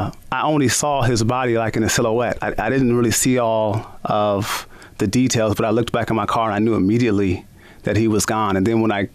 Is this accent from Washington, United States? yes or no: yes; Tacoma, Washington, United States; Yes. Yeah. I grew up in Tacoma, Washington.